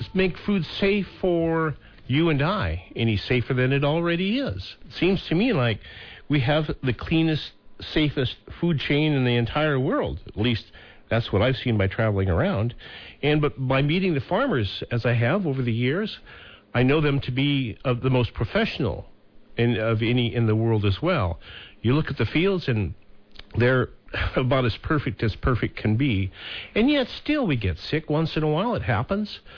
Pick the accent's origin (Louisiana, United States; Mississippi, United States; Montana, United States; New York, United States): Montana, United States; Senator … from the great state of Montana, my home state